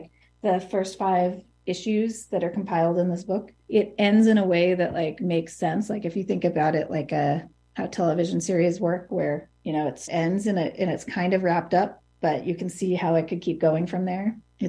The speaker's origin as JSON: {"language": "English", "town": "Hudson", "region": "New York", "country": "United States"}